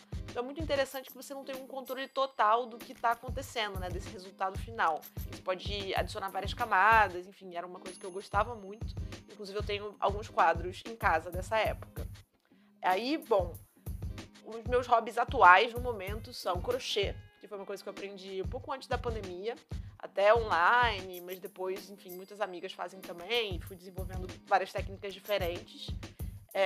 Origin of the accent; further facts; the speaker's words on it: Rio de Janeiro, Brazil; eu sou carioca, nascida e criada aqui no Rio, vocês já devem ter percebido pelo sotaque. Eu tenho 32 anos